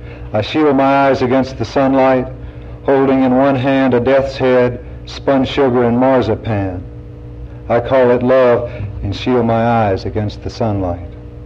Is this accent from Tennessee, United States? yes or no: yes; Pickwick Dam, Tennessee, United States; born there; I was born in Pickwick Dam, Tennessee. I was the first child born in this town because it wasn't even a town before he came, because it was a TVA project.